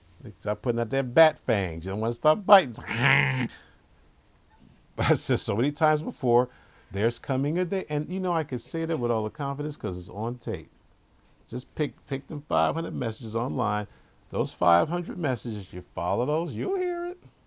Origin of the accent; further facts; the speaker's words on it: United States; forget the world, I'm an American, and I want America to look out for America.